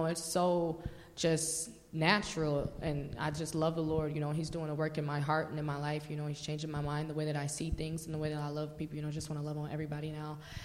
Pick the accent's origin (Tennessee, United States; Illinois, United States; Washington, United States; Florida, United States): Illinois, United States; Lockport; I'm 28, and I'm from Lockport, Illinois.